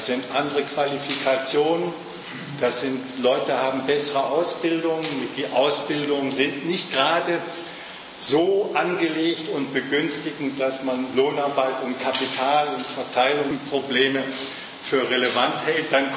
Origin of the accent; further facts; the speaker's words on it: Hamburg, Germany; Ich komme aus Hamburg, das war noch in den 60er und 70er Jahren, war dort Schiffbau und entsprechende Logistik, manuelle Tätigkeit, das hat eigentlich die ganze Stadt oder das Bundesland geprägt.